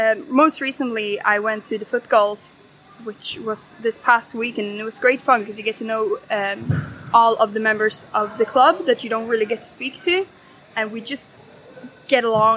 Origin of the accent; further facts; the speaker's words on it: Sweden; English is a second language; moved away as an adult; now in Perth, United Kingdom; So originally I'm from Sweden, but I've always wanted to live in Scotland and I managed to find an au pair job here.